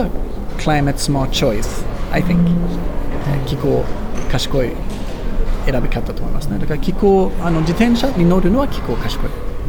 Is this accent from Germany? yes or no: no; Sweden; Japanese is a second language; それはスウェーデンが、私の母国が1位です